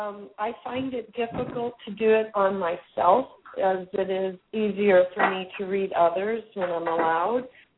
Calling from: California, United States; Hi, I am calling from California.

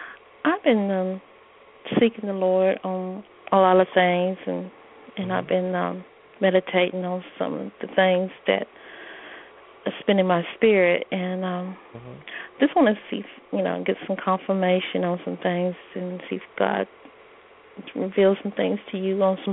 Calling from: North Carolina, United States; I'm calling from North Carolina.

